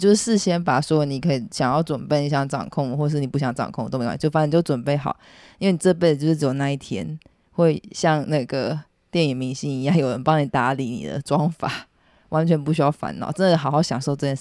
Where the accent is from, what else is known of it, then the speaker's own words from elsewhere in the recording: Taichung, Taiwan; 所以我们台中人都就想说台风还是可以出门吧